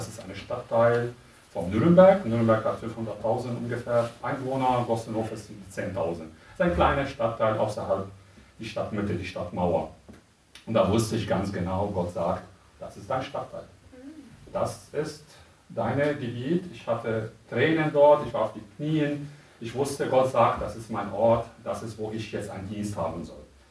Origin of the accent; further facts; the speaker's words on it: Lebanon; German is a second language; now in Nuremberg, Germany; Ich komme aus dem Libanon. 2003 kam ich nach Deutschland. Ich konnte damals kein Deutsch.